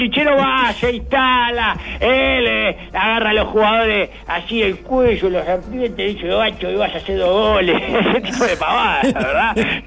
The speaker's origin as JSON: {"language": "Spanish", "country": "Uruguay", "said": "lo tengo que decir a nosotros que somos uruguayos"}